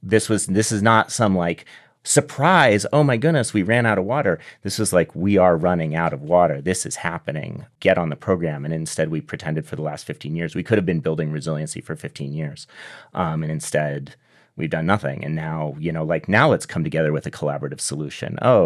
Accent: Southwest, United States; because I grew up in the Southwest, and so I've always been aware of water and drought issues.

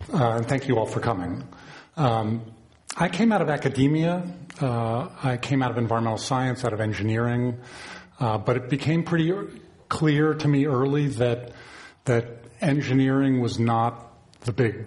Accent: East Coast, United States; I grew up on the East Coast, but my dad was always drawn to Western rivers and spent an inordinate amount of time for an Easterner down in the Colorado River.

